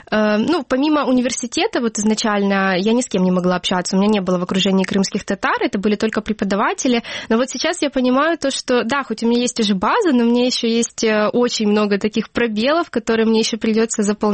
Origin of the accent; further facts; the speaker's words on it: Luhansk Oblast, Ukraine; Опять же, я из Луганской области, это сейчас оккупированная территория